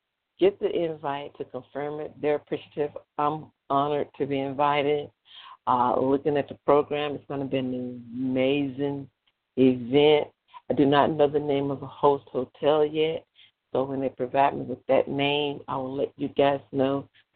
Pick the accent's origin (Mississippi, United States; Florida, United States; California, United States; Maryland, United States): Mississippi, United States; also born or lived in Texas; born and raised in Mississippi, spending part time in Texas